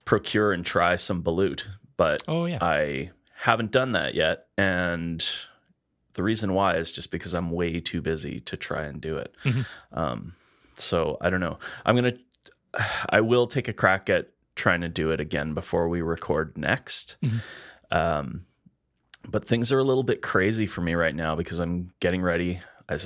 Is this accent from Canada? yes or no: yes; Edmonton, Alberta, Canada; We're two chefs from Edmonton, Alberta, Canada.